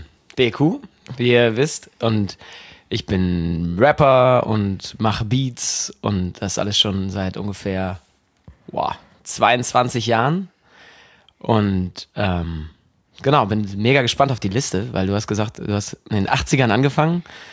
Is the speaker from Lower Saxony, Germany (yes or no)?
yes; Göttingen, Lower Saxony, Germany; Ich komme aus Göttingen.